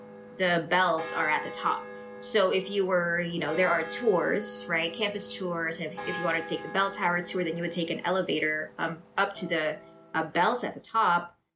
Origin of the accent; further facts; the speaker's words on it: Manila, Metro Manila, Philippines; Where my parents are from, so I personally am from Manila, which is the capital of the Philippines. It's in about the central part of the North Island, the big island that we have. And my family's from the northern part of the Philippines, though, and it's called Cagayan.